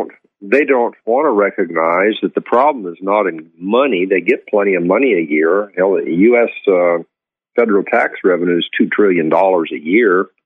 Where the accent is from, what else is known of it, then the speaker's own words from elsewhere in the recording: Idaho, United States; And it's deploring that I'm from Idaho, and both of our senators voted for that bill.